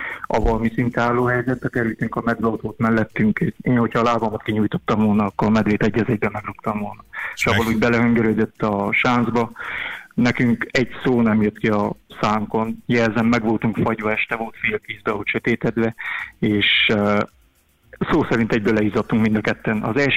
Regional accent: Transylvania, Romania; Erdély vagyok. Erdély.

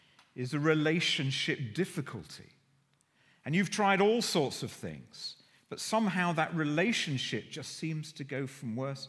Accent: Guernsey; I come from Guernsey, so it's a French name, my French family.

